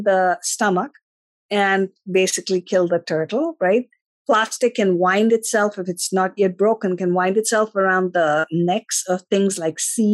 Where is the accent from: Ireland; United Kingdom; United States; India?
India; So when I was growing up, I grew up in India